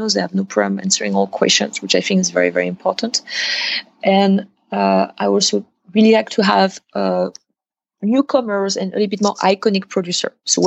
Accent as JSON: {"language": "English", "town": "Angers", "region": "Pays de la Loire", "country": "France", "tie": "born or raised there", "said": "We'll stay in Angers, which is my hometown."}